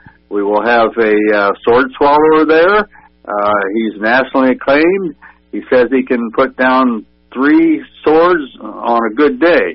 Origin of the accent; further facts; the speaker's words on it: Lafayette, Indiana, United States; I grew up in the North End in Lafayette. If you're a North Ender there, you were part of the railroad community.